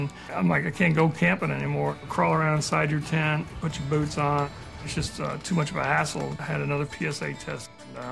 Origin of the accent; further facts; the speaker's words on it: Texas, United States; I was born in Texas, and I've lived here all my life. I'm 51 years old.